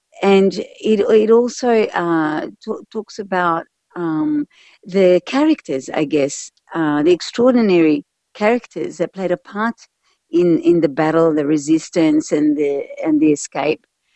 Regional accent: Australia; So when I was growing up in Australia, you know, I went.

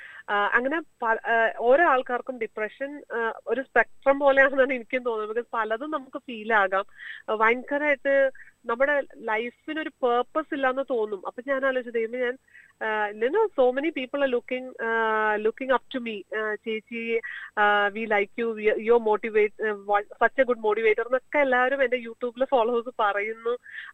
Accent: Ernakulam, Kerala, India; moved away as an adult; ഞാൻ 2007 ഞാൻ പഠിക്കാനായിട്ടാണ് വന്നത് ഇവിടെ. എന്റെ നാട് എറണാകുളത്താണ്.

